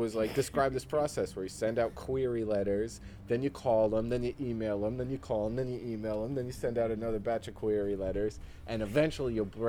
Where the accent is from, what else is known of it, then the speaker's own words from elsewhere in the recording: New Jersey, United States; motherfucker, I'm from Jersey. You don't tell me what to do.